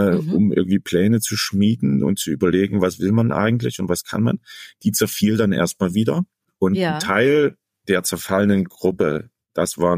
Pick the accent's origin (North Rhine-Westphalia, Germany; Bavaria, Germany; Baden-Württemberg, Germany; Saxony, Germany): Saxony, Germany; Dresden; Ich bin nicht in Dresden geboren, aber in Dresden aufgewachsen. Also ich war 2 Jahre alt, als meine Eltern mit mir und meinen Geschwistern nach Dresden gezogen sind. So dass ich fühle mich als Dresdner.